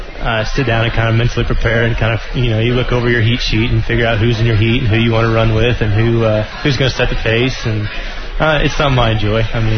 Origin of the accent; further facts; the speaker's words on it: Troy, Kansas, United States; I'm from Troy, Kansas. When I started looking for colleges, I kind of came up here, and it's not too far from home.